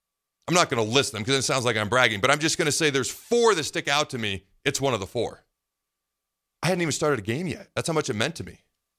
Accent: Nebraska, United States; As soon as he heard I was from Nebraska

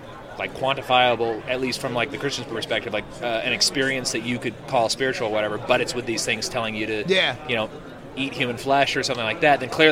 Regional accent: California, United States; also born or lived in Virginia; Texas. Yep. I'm from California, but...

